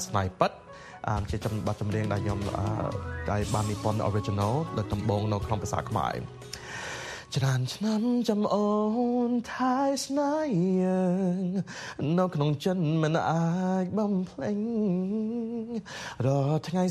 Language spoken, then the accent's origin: Khmer; Long Beach, California, United States; ខ្ញុំកើតនៅក្នុង Long Beach ជាមួយក្រុមខ្មែរយើងតាំងពីក្មេង